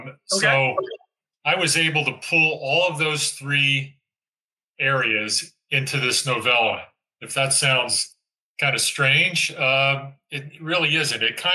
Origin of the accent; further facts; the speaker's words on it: Easton, Pennsylvania, United States; Well, born and raised in Lehigh Valley, specifically in Easton, PA.